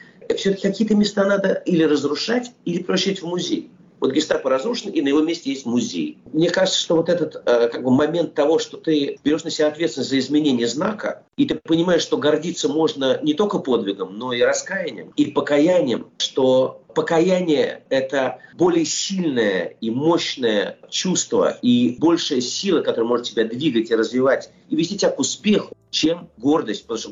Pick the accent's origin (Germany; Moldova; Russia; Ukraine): Russia; moved away; Я например, вырос в России, прожил там все-таки очень много лет своей жизни.